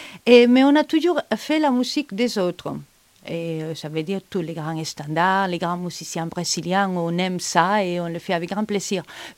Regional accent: Santiago de Compostela, Galicia, Spain; French is a second language; now in France; Moi, je viens de Saint-Jacques-de-Compostelle, à côté.

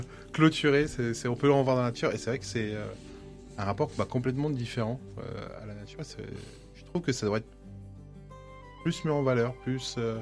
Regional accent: Paris, Île-de-France, France; quand on vient de Paris, comme moi, nous... Enfin, c'est complètement différent. Enfin, moi, comme je dis, ça va faire 3 ans que je suis sur la région.

